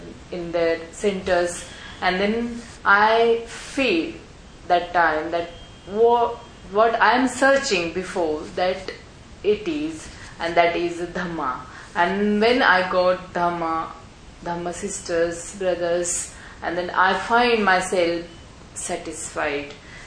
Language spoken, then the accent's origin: English; India; English is a second language; from India. I'm living in Pune city in India